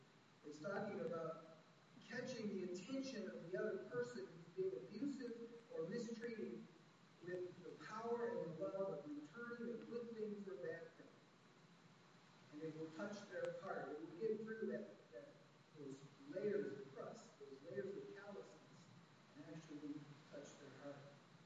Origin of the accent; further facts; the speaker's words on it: Indiana, United States; when I was a wee lad, growing up in Indiana, and one of my brothers mistreated me.